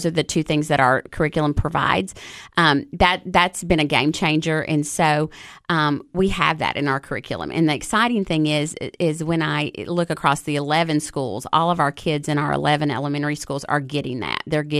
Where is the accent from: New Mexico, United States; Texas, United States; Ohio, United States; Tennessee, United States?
Tennessee, United States; McMinnville; also born or lived in Los Angeles; So I grew up in McMinnville. So I graduated from Warren County High School, and I went to Tech.